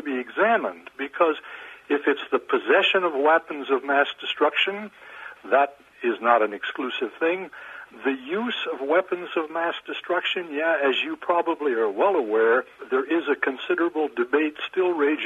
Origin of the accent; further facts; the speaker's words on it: United States; I'm not an Iraqi. I'm an American